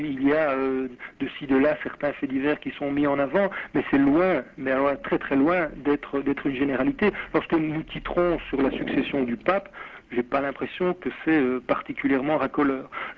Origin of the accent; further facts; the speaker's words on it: Brussels, Brussels-Capital Region, Belgium; je suis bruxellois, comme vous probablement, eh bien, nous vivons dans une ville bah, qui produit énormément d'informations.